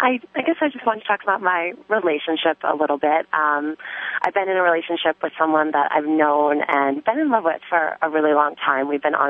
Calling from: New York City, New York, United States; I'm calling from New York City.

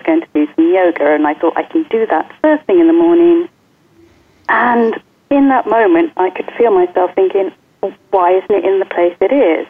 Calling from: Cheshunt, East of England, United Kingdom; I'm calling in from Cheshunt in Hertfordshire, the UK. And it's in between London and Cambridge.

